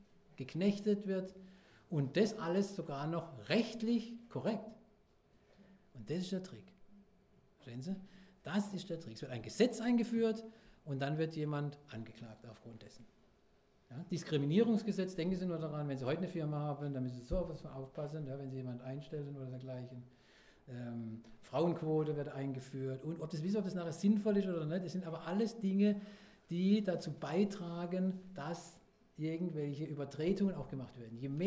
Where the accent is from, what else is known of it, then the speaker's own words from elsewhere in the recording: Karlsruhe, Baden-Württemberg, Germany; ich komme aus Karlsruhe, das ist eine der autofahrerfeindlichsten Städte in Deutschland